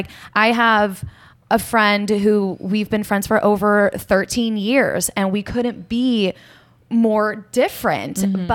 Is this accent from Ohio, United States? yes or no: yes; Youngstown, Ohio, United States; now in Lakewood, United States; The Youngstown area.